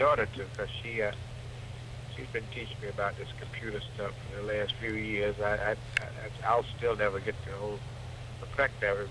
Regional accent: Norfolk, Virginia, United States; Well, I grew up in Norfolk, Virginia.

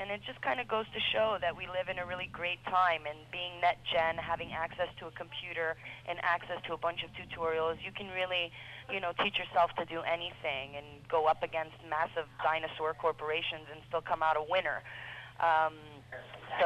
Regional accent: Montreal, Quebec, Canada; growing up in Montreal, there's so much multicultural influence in the cuisine. It's a big immigrant city as well

